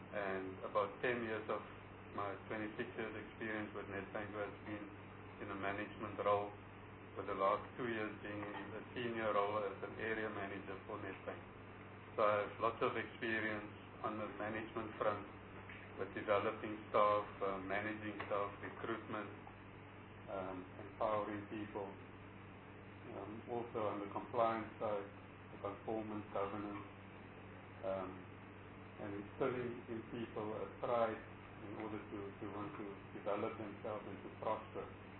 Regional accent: Cape Town, Western Cape, South Africa; also born or lived in Johannesburg; I'm born and bred in Cape Town. Grew up in the Elkies River area. Went to school in Dalar. From there, I moved to Johannesburg, where I started my working experience with the firm. Moved back to Cape Town after getting married. Been back now about 15 years.

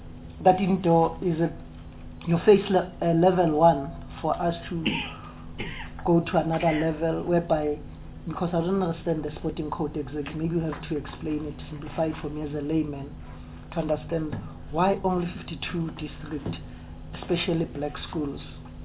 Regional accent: Soweto, Gauteng, South Africa; You know, I'm from Soweto.

